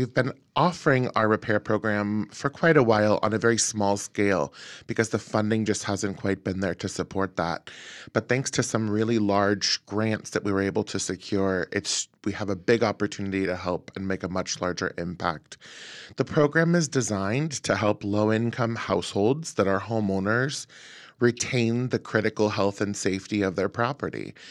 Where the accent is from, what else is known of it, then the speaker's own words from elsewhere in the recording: Oregon, United States; Yeah, so I'm born and raised in Southern Oregon, lived here my whole life